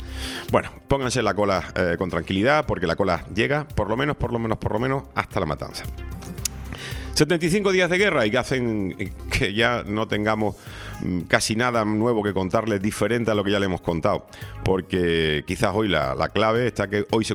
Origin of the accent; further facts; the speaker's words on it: Seville, Andalusia, Spain; uno de los monumentos más emblemáticos de mi ciudad natal, que es la Plaza de España, se construyó para este fin, para celebrar la Feria Internacional Iberoamericana de Sevilla del año 29